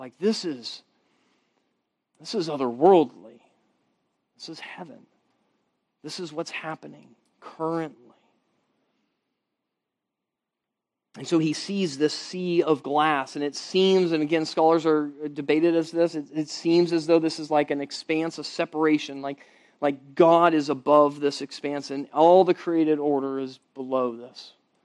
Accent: Florida, United States; and we're from Florida, and it happens every summer in August at 4 o'clock, and it still catches us off guard

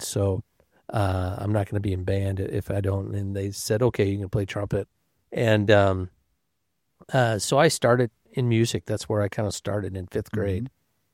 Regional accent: Detroit, Michigan, United States; I was raised in the Detroit area. My dad owned a business, grew up a family business actually, insurance

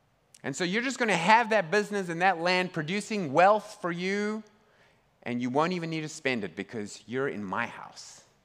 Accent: South Africa; I grew up in South Africa in the apartheid years

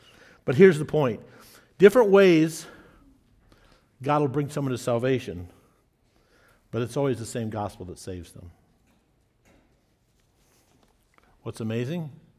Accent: Davenport, Iowa, United States; born there; I was born in Davenport, Iowa in 1968, right? That's me.

